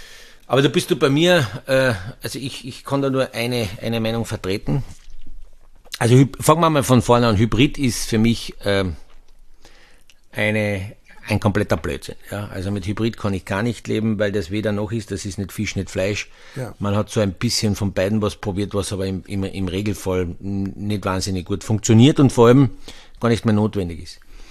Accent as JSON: {"language": "German", "country": "Austria", "said": "Aber bei uns in Österreich"}